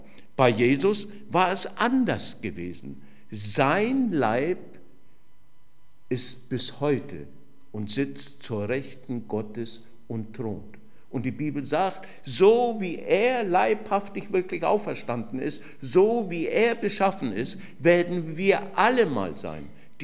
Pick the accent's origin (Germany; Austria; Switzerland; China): Germany; Fürth, Bavaria; born there; moved away; ich bin gebürtig aus Mittelfranken, aus Fürth, Nürnberg, und wir sind damals hier hochgezogen